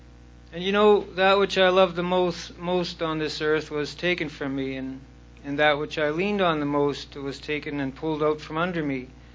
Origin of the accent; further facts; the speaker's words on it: Saskatchewan, Canada; from Saskatchewan.